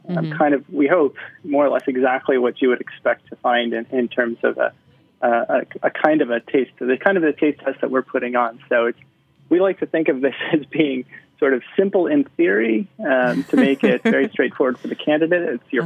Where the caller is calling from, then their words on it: Portland, Oregon, United States; I'm calling in from Portland, Oregon.